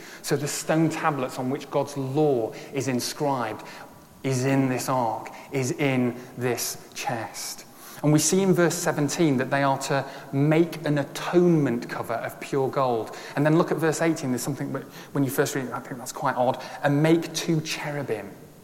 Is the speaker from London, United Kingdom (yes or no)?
no; Yorkshire and the Humber, United Kingdom; accent: northern; And quite a northern, because I'm from Yorkshire, but not stronger accent as my wife.